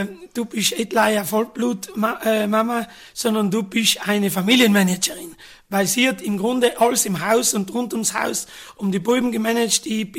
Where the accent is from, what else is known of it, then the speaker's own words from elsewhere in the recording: Sexten, Trentino-Alto Adige, Italy; Ich bin ein gebürtiger Sechstner, bin da aufgewachsen. Ich bin eigentlich ein waschechter Sechstner, weil meine Eltern beide aus dem Toldo stammen, haben dann die Volksschule in Sechsten besucht, Mittelschule in Innichen